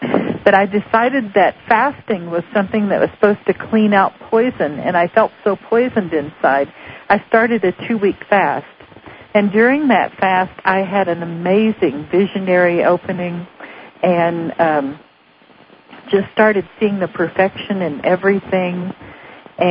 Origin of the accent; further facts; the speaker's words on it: Kentucky, United States; Well, I grew up in Bible Belt, Kentucky